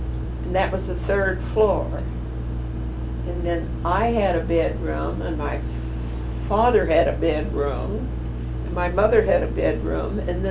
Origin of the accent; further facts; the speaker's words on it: Pittsburgh, Pennsylvania, United States; I remember when I was about 8 from Pittsburgh, we walked through the cemetery in Edinburgh, which is near Lake Erie.